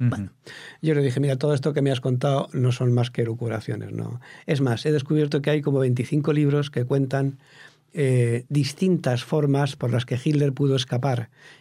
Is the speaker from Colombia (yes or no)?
no; Community of Madrid, Spain; No, yo soy madrileño.